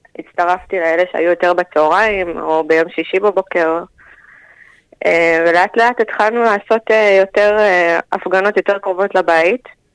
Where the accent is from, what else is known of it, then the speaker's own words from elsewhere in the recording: Ofakim, Southern District, Israel; also born or lived in United States; now in Hod HaSharon, Israel; אני בעצם במקור מאופקים. עברתי לפה עם בעלי לפני 3 שנים, אחרי שהיינו גם בארצות הברית 5 שנים מהעבודה שלי, וגם היינו בתורן.